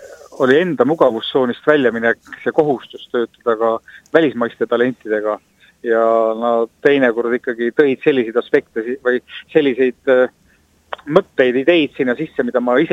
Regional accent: Saare County, Estonia; mina soome keelt väga ei räägi, kuna ma olen saarlane, siis ma rääkisin tema ka inglise keeles

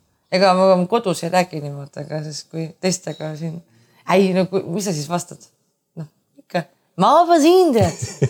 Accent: Saare County, Estonia; Ja kui me oleme saarlased

